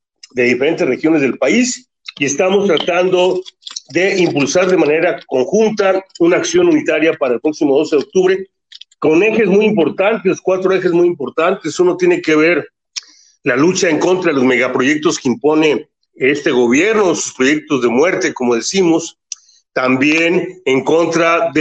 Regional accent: Oaxaca, Mexico; de manera terca, necia, como somos los oaxaqueños, lo volvemos a plantear ahora

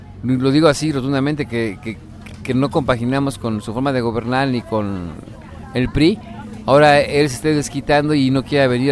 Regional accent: Veracruz, Mexico; una inmensa cantidad de maestros que somos de Veracruz, pero estamos acá.

